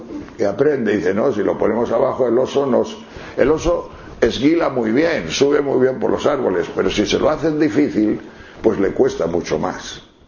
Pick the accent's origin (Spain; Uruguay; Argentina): Spain; León, Castile and León; Porque yo de pequeño, en mi casa, en León, siempre veía hacer requesón a mi abuela.